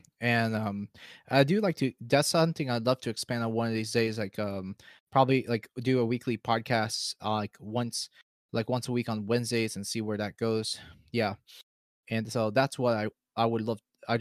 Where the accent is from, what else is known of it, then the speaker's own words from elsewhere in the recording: Florida, United States; also born or lived in New Jersey; I've started in the surf in New Jersey, but I didn't stay long in New Jersey. So I grew up mostly down in the South, in South Florida.